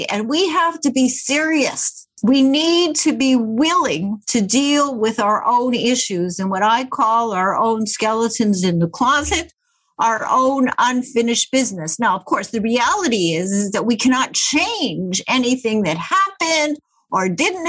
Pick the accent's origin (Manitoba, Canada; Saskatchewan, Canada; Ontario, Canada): Manitoba, Canada; Winnipeg; when I was a little girl growing up in Winnipeg